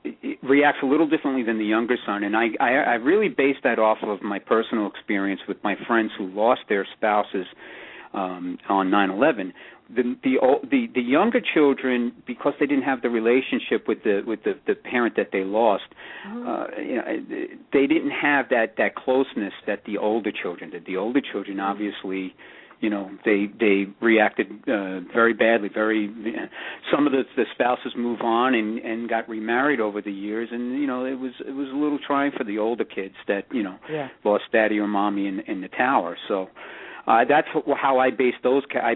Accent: Brooklyn, New York, United States; And, you know, coming from New York, we're very territorial. I'm a guy born and raised in Brooklyn.

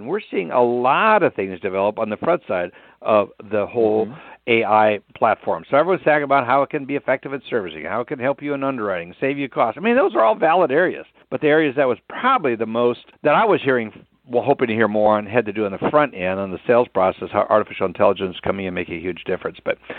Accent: Minnesota, United States; Gosh, I grew up in Minnesota, so I understand those late, early spring kind of snow flurries that happen.

